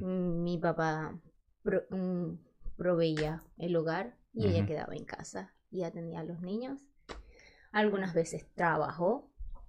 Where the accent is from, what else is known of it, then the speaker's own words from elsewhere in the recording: Ciudad Ojeda, Zulia, Venezuela; also born or lived in Cabimas; Soy venezolana. Nací en un pueblito muy chiquito del estado Zulia. Municipio Cabimas, pero me crié en Ciudad Ojeda. Y bueno, mis padres tienen muchos rasgos indígenas. Mi mamá es de piel morena y mi papá de piel blanca.